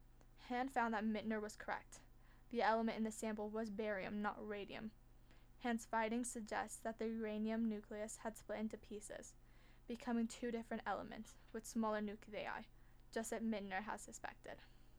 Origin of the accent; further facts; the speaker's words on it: United States; I apologize for pronouncing his names wrong. I'm American, I say things differently